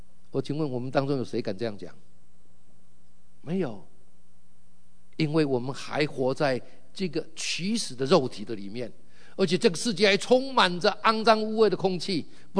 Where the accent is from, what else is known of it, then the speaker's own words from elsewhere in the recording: China; now in United States; 我是中国人，那一个人是犹太人，而且我现在住在美国，